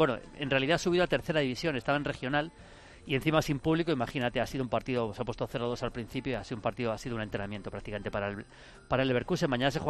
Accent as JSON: {"language": "Spanish", "town": "Leganés", "region": "Community of Madrid", "country": "Spain", "said": "yo soy de Leganés"}